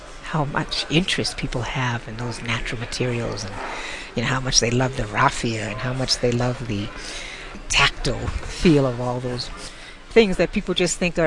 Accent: United States; also born or lived in Germany; I'm a product of the 60s. I was raised in the States here. And after the movement, I moved to Europe, where I studied in Dusseldorf at the Kunst Academy. And I came back.

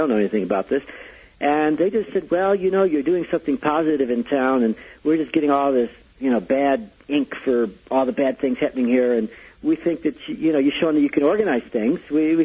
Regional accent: Chicago, Illinois, United States; And I come from Chicago, and I remember when I first moved there, my best friend in Chicago said

